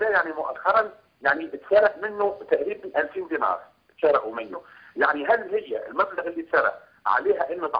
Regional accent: Tunisia; أنا من تونس يا شيخنا

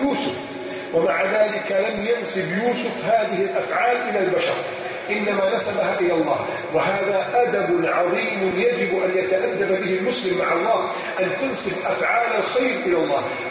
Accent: Egypt; اللهم انا نسالك ان تحفظ بلدنا مصر

